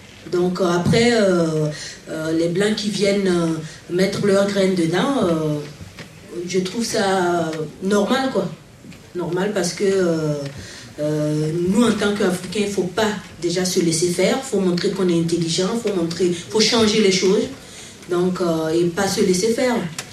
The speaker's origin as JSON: {"language": "French", "country": "Burkina Faso", "said": "Bon, mais je suis burkinabé."}